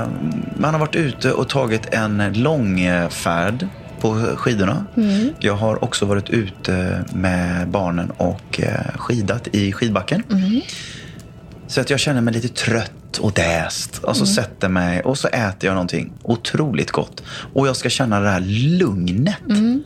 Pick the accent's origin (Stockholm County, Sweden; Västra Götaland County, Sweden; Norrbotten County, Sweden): Västra Götaland County, Sweden; Gothenburg; jag måste fråga dig som göteborgare